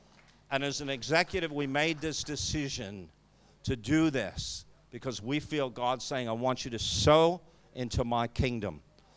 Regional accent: Canada; I know I sound French because I'm from Canada, sorry. My Spanish sounds French

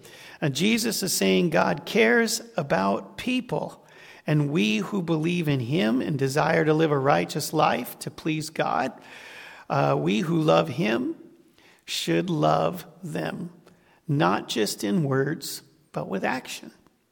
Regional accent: Colorado Springs, Colorado, United States; For me, growing up in Colorado Springs in the suburbs in the 1980s

